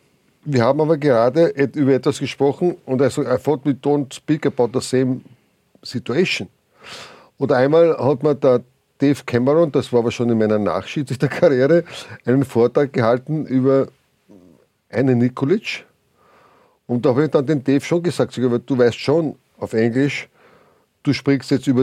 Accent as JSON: {"language": "German", "country": "Austria", "said": "wie wir Österreicher gelegentlich auch in unserem Dialekt oder anderweitig sprechen."}